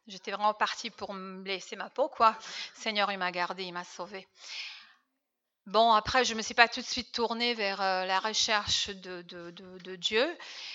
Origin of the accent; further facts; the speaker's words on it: Serbia; je n'ai pas grandi dans une famille très religieuse. En fait, je viens de Serbie, à cette époque-là où moi je suis née, c'était pas très populaire, on va dire.